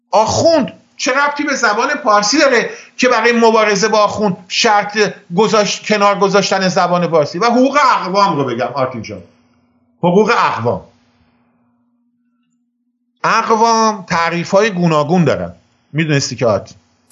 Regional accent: Iran; منی که جد آبادم آذری بوده، طبق تعریف شما آذری نیستم، چون من اول ایرانی هستم.

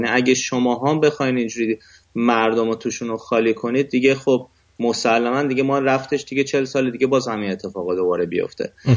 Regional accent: Iran; به هر حال ما هم ایرانی هستیم

